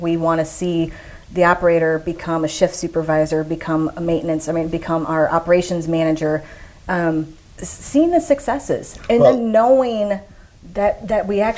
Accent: Ohio, United States; So I have a little different story than most people in industry. I'm from Northeast Ohio, and I did not want to go to college.

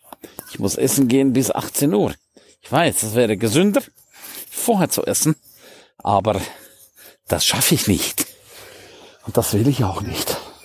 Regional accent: Switzerland; für mich als Schweizer kein Problem. Als Schweizer darf ich ja noch in meiner Heimat.

